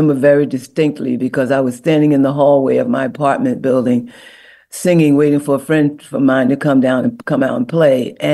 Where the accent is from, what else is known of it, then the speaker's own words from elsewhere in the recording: Newark, New Jersey, United States; In Newark, New Jersey.